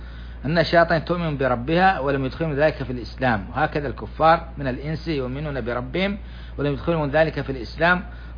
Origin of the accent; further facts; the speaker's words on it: Saudi Arabia; وأن يديم على بلادنا السعودية وجميع بلدان